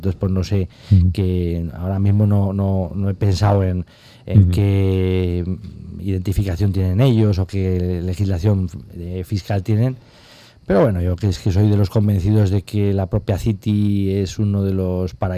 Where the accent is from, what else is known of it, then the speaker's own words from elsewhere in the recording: La Rioja, Spain; yo, que soy español, que me he criado aquí en La Rioja